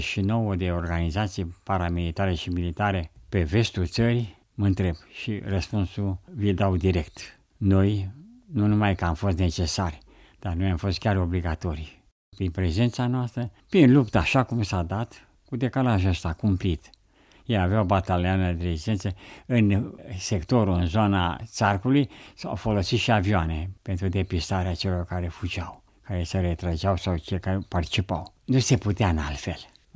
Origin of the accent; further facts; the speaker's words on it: Romania; în rezistență nu purtam nicio culoare, ci numai conștiința că suntem români